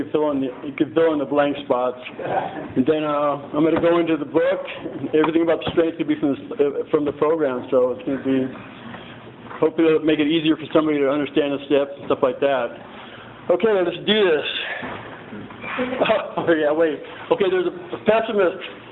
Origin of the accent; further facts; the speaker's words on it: Guadalupe, California, United States; I was born in Guadalupe, California, raised there.